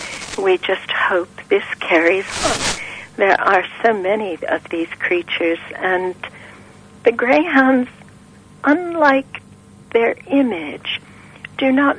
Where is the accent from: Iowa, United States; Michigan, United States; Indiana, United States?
Michigan, United States; Detroit; moved away; I'm from Detroit